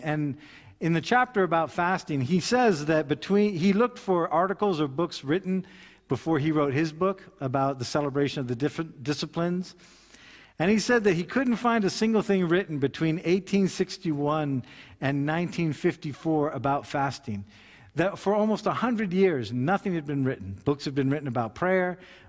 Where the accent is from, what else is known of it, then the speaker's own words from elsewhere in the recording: United States; I come from the United States, as a lot of you know.